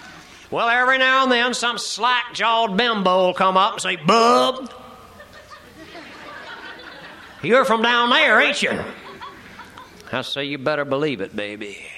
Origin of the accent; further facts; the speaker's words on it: Nacoochee Valley, Georgia, United States; I was brought up in Nacoochie Valley, Georgia.